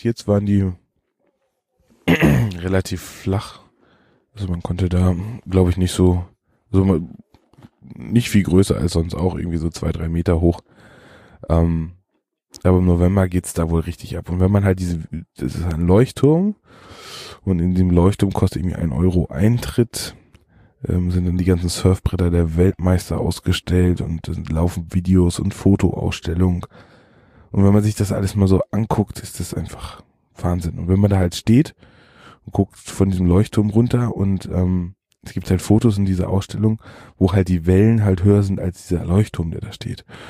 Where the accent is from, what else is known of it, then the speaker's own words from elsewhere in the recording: Northern Germany, Germany; Als Norddeutscher würde man sagen Schlänge